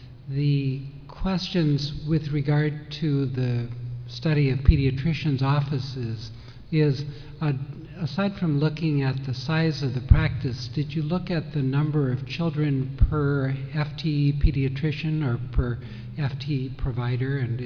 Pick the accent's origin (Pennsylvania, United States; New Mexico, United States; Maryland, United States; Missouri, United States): New Mexico, United States; Albuquerque; from Albuquerque, and I'm a pediatrician also.